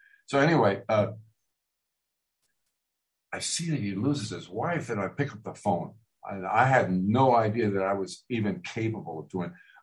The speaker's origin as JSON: {"language": "English", "region": "Pennsylvania", "country": "United States", "said": "I went home to Pennsylvania to where I'm come from Eastern Pennsylvania."}